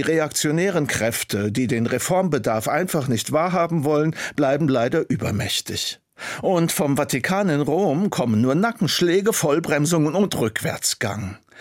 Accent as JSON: {"language": "German", "country": "Germany", "said": "Das ist für mich wie mit Deutschland, meinem Vaterland und meiner Muttersprache."}